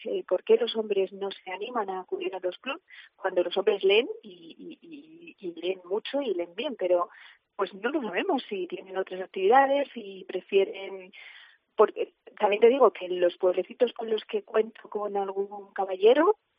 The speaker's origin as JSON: {"language": "Spanish", "town": "Navalacruz", "region": "Castile and León", "country": "Spain", "tie": "born or raised there", "said": "se ha añadido Fontiveros, Sotalvo, Solo Sancho, Navalacruz, que es mi pueblo, Cepeda de la Mora"}